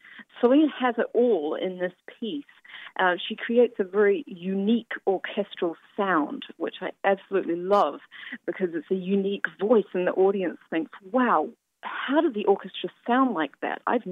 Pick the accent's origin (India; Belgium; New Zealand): New Zealand; Wellington; it kind of makes me very homesick because it's about my hometown, Wellington. It's the windiest city in the world.